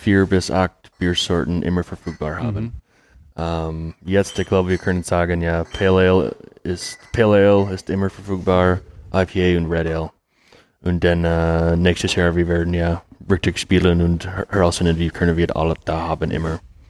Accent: United States; German is a second language; Und ich bin ein Amerikaner, vielleicht ich muss das sagen

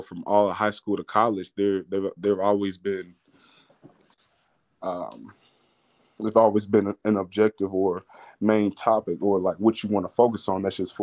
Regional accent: Lake Charles, Louisiana, United States; moved away; also born or lived in College Station; I'm from Lake Charles, Louisiana.

